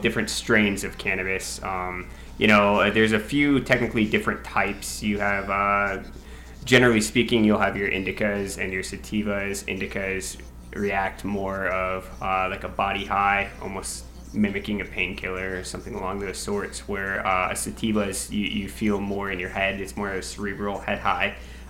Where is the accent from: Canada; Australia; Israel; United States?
United States; Clinton, Iowa; I was born and raised here in Clinton, Iowa.